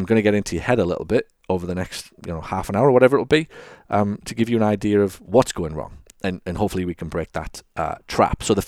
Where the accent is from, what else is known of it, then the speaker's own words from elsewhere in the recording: England, United Kingdom; now in United States; And given that I'm English, I've decided to stay on English time.